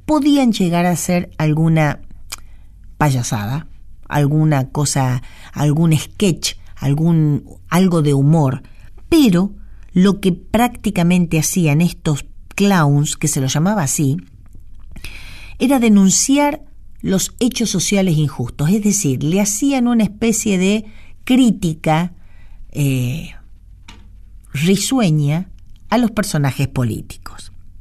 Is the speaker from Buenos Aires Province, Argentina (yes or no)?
yes; Cañuelas, Buenos Aires Province, Argentina; muy cerca de mi pueblo, de mi comarca, de mi reino, que es Cañuelas, de Cañuelas